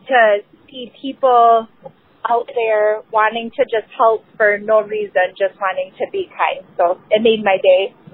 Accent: Janesville, Wisconsin, United States; I'm from Janesville, Wisconsin.

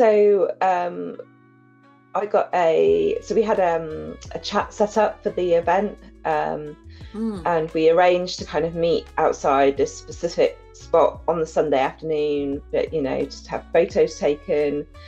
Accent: England, United Kingdom; I mean, she's from South Korea, I'm from England, never met before

